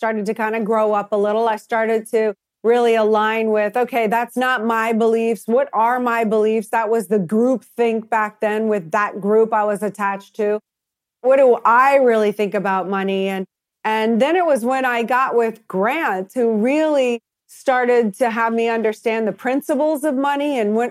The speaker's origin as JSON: {"language": "English", "town": "New Orleans", "region": "Louisiana", "country": "United States", "tie": "born or raised there", "said": "Well, I grew up in New Orleans, Louisiana. You know, I had a really great childhood."}